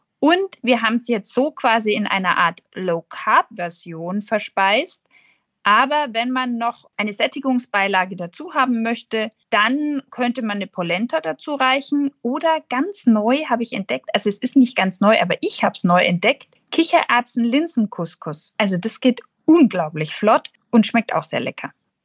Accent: Nuremberg, Bavaria, Germany; Und wenn man als Nürnbergerin Mut beweist, dann fährt man nach Fürth.

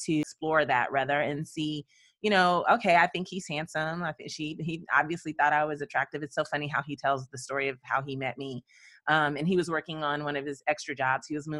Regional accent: the South, United States; I was raised in the South.

